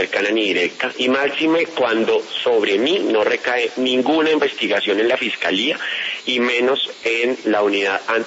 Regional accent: Funza, Cundinamarca, Colombia; yo solamente fui alcalde de un pueblo, de mi pueblo, el municipio de Funza

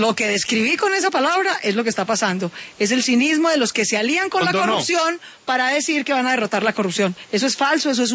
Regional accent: Colombia; los ciudadanos que somos la mayoría de Colombia

